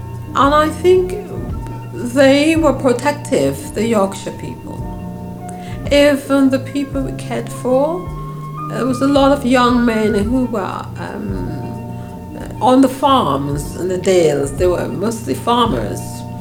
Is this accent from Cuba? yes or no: no; Grenada; If in those days growing up in Grenada, there were Indians in our family, like Asian looking people who were part of the family, we didn't have that division.